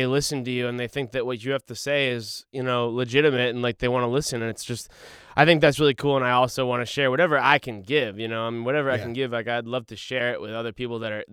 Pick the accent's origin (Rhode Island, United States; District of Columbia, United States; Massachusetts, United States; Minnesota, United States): Massachusetts, United States; Boston; So, but yeah, I'm from Boston. Boston's always will be my home at heart.